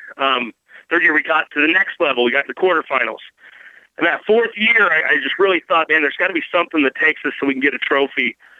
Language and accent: English; Murtaugh, Idaho, United States; Yeah, you know, I grew up in Murtaugh, Idaho, played 11-man football there.